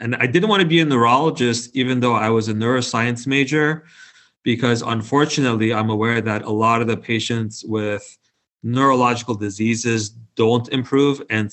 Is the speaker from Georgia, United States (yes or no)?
no; Los Angeles, California, United States; So I grew up in Los Angeles. I went to college at UCLA.